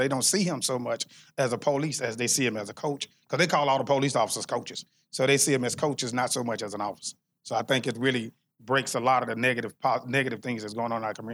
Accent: Fort Worth, Texas, United States; We was actually really born and raised in Stop Six. So the police shooting was actually really about 3 or 4 blocks from where we was raised at.

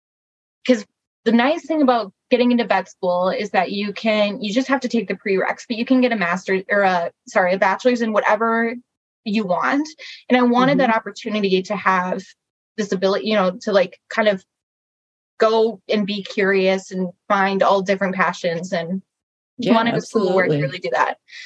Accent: Rochester, Minnesota, United States; I'm from Rochester originally, and I joke that I was born, and it's not even really a joke, I was born down the street from where then I went to college.

